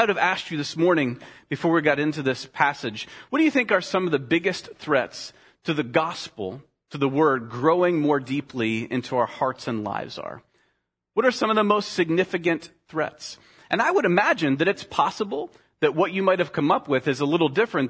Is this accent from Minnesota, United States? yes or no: yes; Winona, Minnesota, United States; I have never lived on a farm. I grew up in Winona, where most people did live on farms or at least worked on farms.